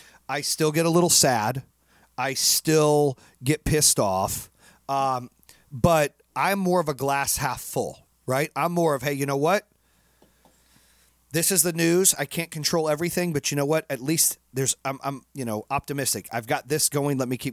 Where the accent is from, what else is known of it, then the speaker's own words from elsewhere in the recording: Arizona, United States; I grew up in Arizona where a lot of my friends were Hispanic.